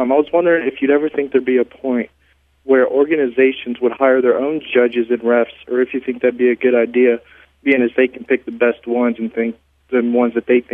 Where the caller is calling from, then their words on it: Hickory, North Carolina, United States; from Hickory.